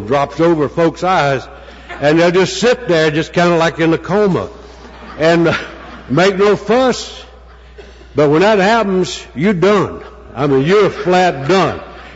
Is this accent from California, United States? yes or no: no; Southern Pines, North Carolina, United States; I'm an alcoholic. I'm from Southern Pines, North Carolina, and I'm a member of the Primary Purpose Group.